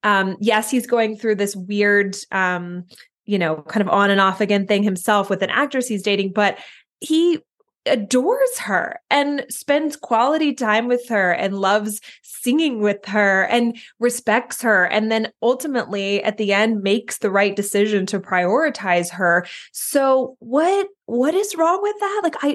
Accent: Louisiana, United States; But I'm from Louisiana.

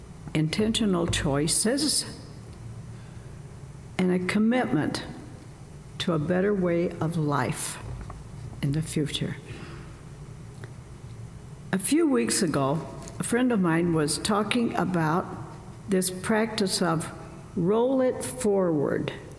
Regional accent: Illinois, United States; When I was growing up in Southern Illinois, you knew this was coming, we didn't know about Lent.

